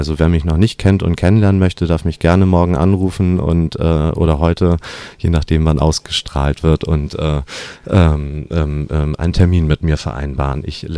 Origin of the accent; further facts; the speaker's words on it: Northern Germany, Germany; now in Tübingen, Germany; Vielleicht hört man das auch meinem Genuschel ein bisschen an, dass ich aus dem Norden komme ursprünglich.